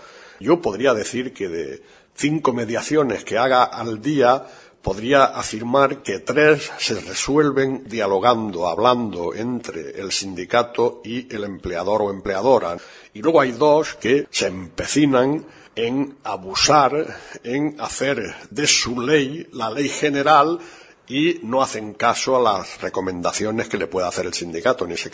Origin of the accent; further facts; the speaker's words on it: Andalusia, Spain; Yo, como decías al principio, vengo de Andalucía.